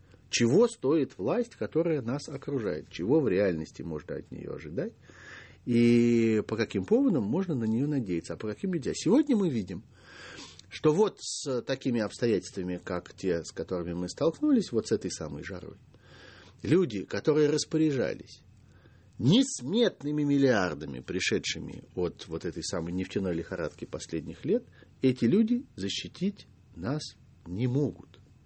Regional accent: Moscow, Russia; Мы, москвичи, а жители многих других российских городов с ужасом наблюдают

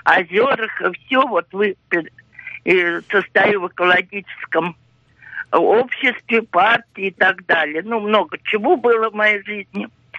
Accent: Moscow, Russia; Я коренная москвичка из рода в род, древнего рода. С первым обозом пришел наш род сюда, в Москву, с Юрием Долгорукиным.

